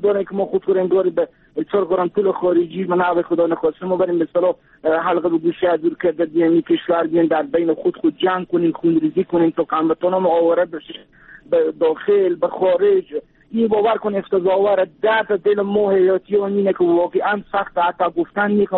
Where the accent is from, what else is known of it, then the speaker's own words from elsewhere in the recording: Afghanistan; ما هم افغانیم